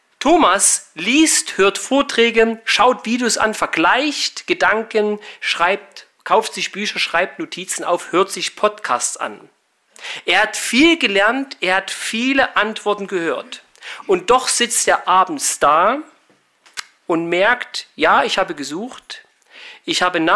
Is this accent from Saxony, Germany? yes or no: yes; Saxony, Germany; now in Monheim am Rhein, Germany; Ich bin ein gebürtiger Erzgebirgler, wohne seit 2017 in Monheim am Rhein, das ist bei Düsseldorf. Und bin seit Montag hier in Hagen